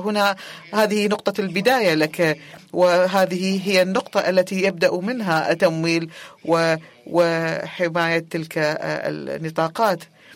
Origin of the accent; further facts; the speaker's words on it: Jordan; أنا من الأردن.